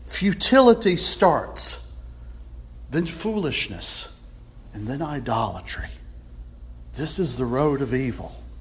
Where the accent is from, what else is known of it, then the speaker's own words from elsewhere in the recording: United States; Not my queen. I'm an American.